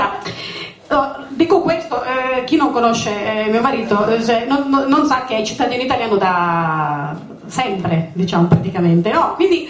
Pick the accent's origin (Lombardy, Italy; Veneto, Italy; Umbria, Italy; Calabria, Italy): Calabria, Italy; Cosenza; also born or lived in -; io sono cosentina, sono nata qua, sono stata fuori per tanti anni